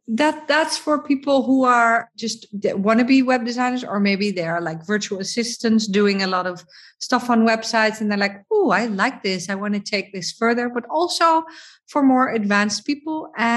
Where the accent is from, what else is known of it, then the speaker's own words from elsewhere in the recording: Netherlands; this is also one of the benefits maybe of growing up in the Netherlands and just being part of that bluntness